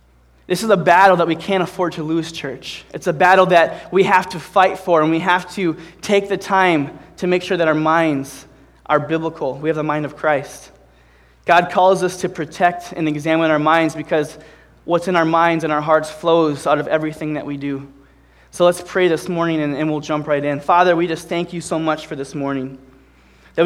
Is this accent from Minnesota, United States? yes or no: yes; Minnesota, United States; And I'm not a little girl, but … I'm from Minnesota.